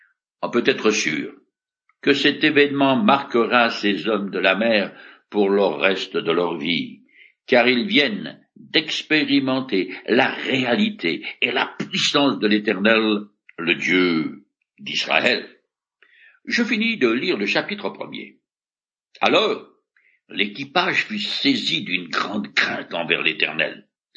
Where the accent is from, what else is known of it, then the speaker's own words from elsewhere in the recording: France; Car dans les sociétés industrielles comme chez nous en France